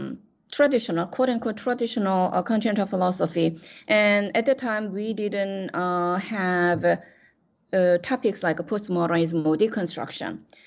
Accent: South Korea; now in United States; I grew up in Asian culture in South Korea, but my education was modern education

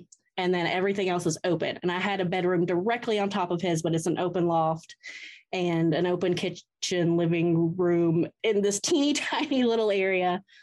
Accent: Atlanta, Georgia, United States; Okay. I am from Atlanta.

